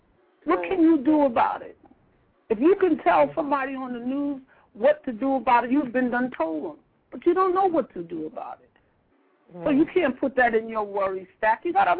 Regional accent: Bronx, New York, United States; Okay, so we all right. I'm from the Bronx.

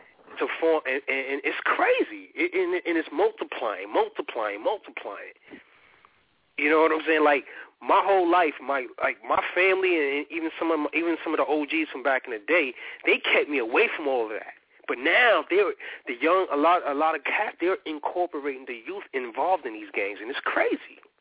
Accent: Brooklyn, New York, United States; I'm from Bed-Stuy, by the way

